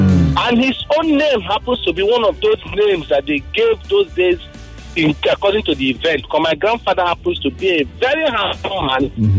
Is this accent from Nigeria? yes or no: yes; Abia, Nigeria; In my own area, I come from Abia State.